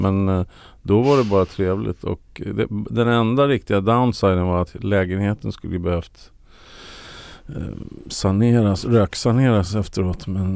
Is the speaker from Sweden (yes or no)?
yes; Sweden; jag är ju svensk.